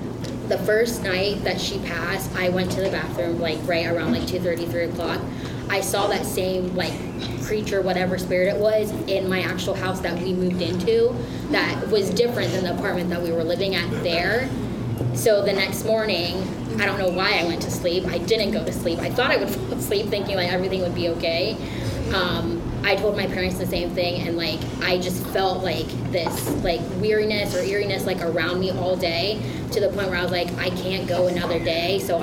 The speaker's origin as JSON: {"language": "English", "region": "Central Luzon", "country": "Philippines", "said": "No, we're from Zambales."}